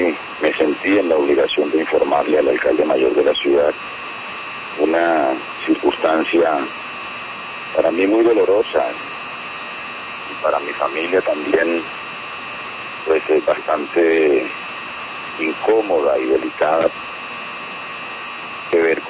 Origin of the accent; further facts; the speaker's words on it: Valledupar, Cesar, Colombia; moved away; also born or lived in Bucaramanga / Cúcuta; Nosotros nos criamos en Valledupar, usted lo sabe.